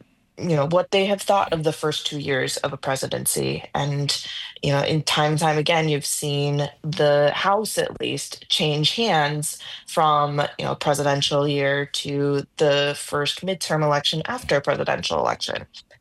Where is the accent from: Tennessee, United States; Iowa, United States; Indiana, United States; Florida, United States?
Iowa, United States; Oh, hey, I'm from Iowa, so you know Midwesterners, we gotta stick together.